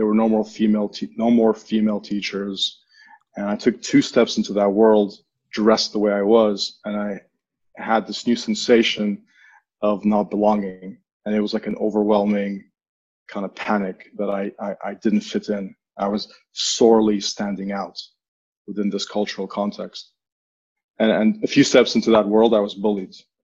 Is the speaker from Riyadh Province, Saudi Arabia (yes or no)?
yes; Riyadh, Riyadh Province, Saudi Arabia; My hometown is Riyadh, and I'm currently based back here again.